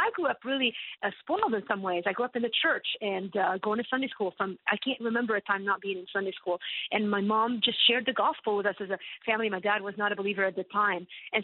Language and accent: English; Beirut, Beirut Governorate, Lebanon; But I grew up in Lebanon in a very difficult environment. I mean, we grew up, what Syria now is almost is what Lebanon, what Beirut was. We were on the west side of Beirut.